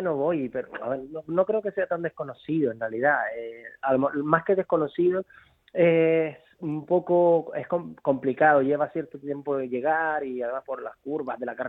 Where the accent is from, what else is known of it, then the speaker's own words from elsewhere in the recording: Canary Islands, Spain; es innegable que el acento marca la diferencia, ¿no? Siempre somos los canarios, efecto pasillo, los canarios vuelven con su música, los canarios. Así que sí, se deja siempre palpar nuestra procedencia y de dónde somos.